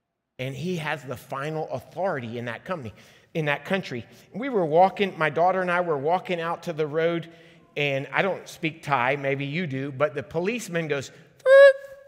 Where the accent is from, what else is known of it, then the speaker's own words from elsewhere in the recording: Liberia; I grew up in Liberia, West Africa, and my dad took me there a few years ago.